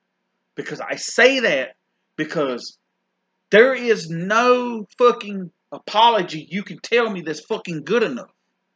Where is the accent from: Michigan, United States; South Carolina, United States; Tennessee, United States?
South Carolina, United States; just because I'm from South Carolina and I'm a redneck and I'm a country boy, that I am educated